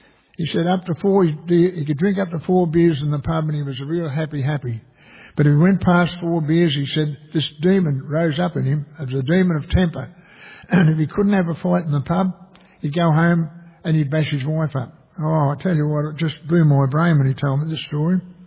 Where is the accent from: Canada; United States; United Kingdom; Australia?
Australia; Randwick, New South Wales; I was born at Ramwick in Sydney until I was 14 years of age.